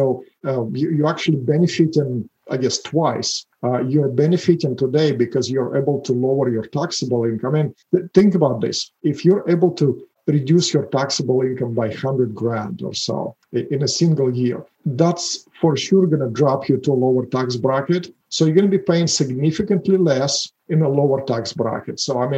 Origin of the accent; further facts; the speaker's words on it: Russia; English is a second language; moved away; As you can hear from my accent and your listeners, I am not native here. I'm an immigrant. I moved into this beautiful country back in 1996. From Russia, former Soviet Union. Actually, my family, I came with my parents. We moved as refugees.